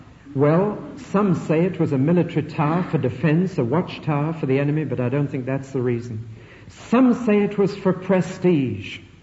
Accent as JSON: {"language": "English", "town": "Tyneside", "region": "North East England", "country": "United Kingdom", "accent": "Geordie", "said": "In fact, I come from Tyneside, as you probably know, and I'm a Geordie"}